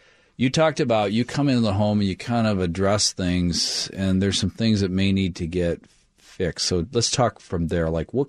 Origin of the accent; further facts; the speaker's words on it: Olympia, Washington, United States; And I'm from Olympia. And we used to build waterfront homes down there.